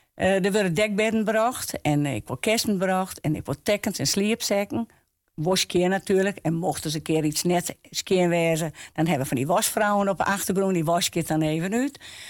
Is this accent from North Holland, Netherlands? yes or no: no; Oudhaske, Friesland, Netherlands; Ik kom uit Oudhaske.